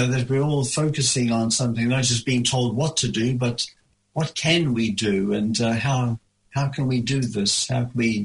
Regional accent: New Zealand; moved away; also born or lived in United States; Yeah, I came back in time to spend time with my mum, which was fantastic. I buried Dad before I went to the United States, and I buried Mum after coming back from the States.

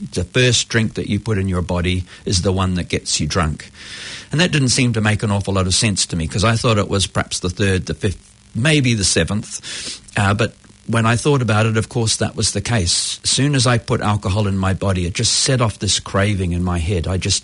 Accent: Pakuranga, Auckland, New Zealand; moved away; I'm a Kiwi, but I got sober overseas. I was brought up in Pakuranga and went to just regular, did regular New Zealand things as a kid

